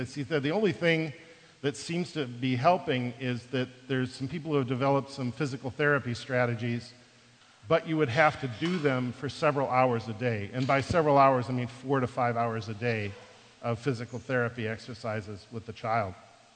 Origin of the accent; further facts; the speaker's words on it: Midwest, United States; I'm from the Midwest, and it reminds me of a big county fair.